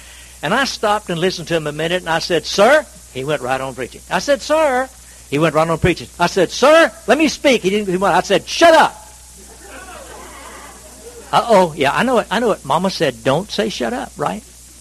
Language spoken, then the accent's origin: English; North Carolina, United States; Where I grew up in North Carolina, that's a mess.